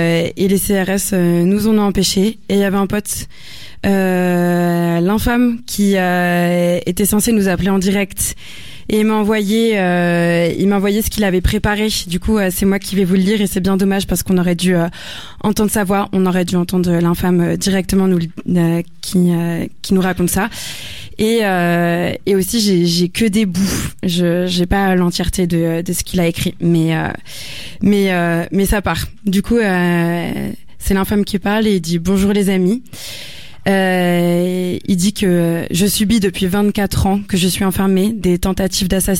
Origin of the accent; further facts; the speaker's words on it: France; ce si beau pays qu'est le mien, la France. Mais parfois j'ai honte de dire que je suis français.